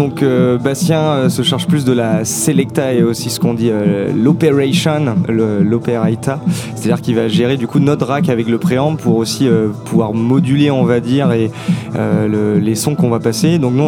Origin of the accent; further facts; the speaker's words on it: Brittany, France; pour la plupart des membres du collectif, on est breton-bretonne.